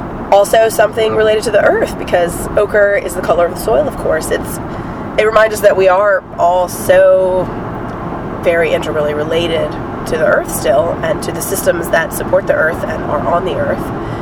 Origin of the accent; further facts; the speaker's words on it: North Carolina, United States; and I grew up in North Carolina and went to a school in one of the larger cities in North Carolina, that's Greensboro, which is about an hour away from where we live now.